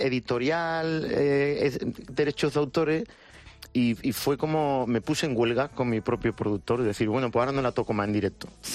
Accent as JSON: {"language": "Spanish", "town": "Jerez", "region": "Andalusia", "country": "Spain", "said": "O sea, soy de Jerez, gaditano."}